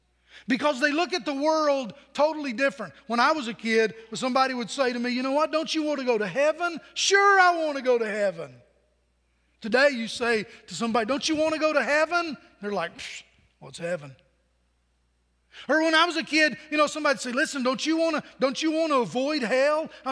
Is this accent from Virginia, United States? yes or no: yes; Pennington Gap, Virginia, United States; I remember as a young person, I was raised on Kentucky Street in Pennington Gap, Virginia.